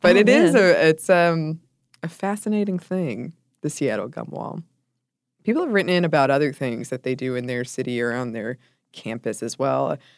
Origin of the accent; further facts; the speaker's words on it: Ireland; also born or lived in Belgium; While I've lived in Ireland since I was 4 years old, I'm not Irish, but Belgian.